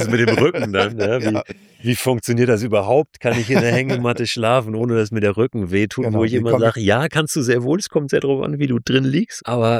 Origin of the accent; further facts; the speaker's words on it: Berlin, Germany; Ich bin in Berlin groß geworden.